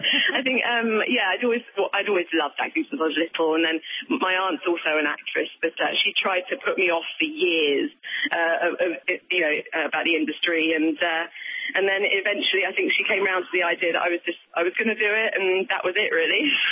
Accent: Reading, South East England, United Kingdom; I grew up in Reading in Berkshire, which is actually the same county that Kate Middleton grew up as well.

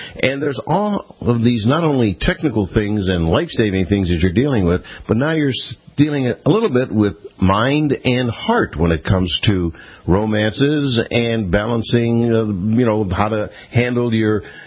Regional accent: Cleveland, Ohio, United States; born there; We were both born in Cleveland, Ohio.

